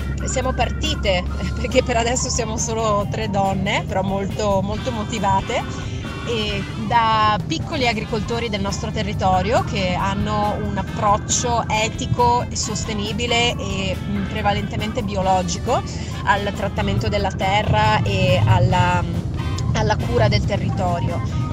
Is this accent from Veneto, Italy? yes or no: yes; Feltre, Veneto, Italy; di professione faccio la giornalista, sono di Feltre